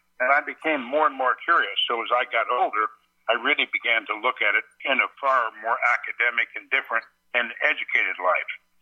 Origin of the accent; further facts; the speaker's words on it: Indiana, United States; First of all, I'm a Northern Indiana farm kid. I was raised in Northern Indiana